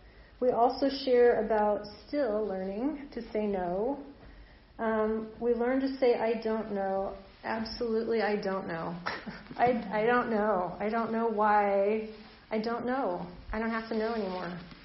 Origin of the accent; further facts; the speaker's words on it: California, United States; My dad couldn't stand it that I'm a Californian.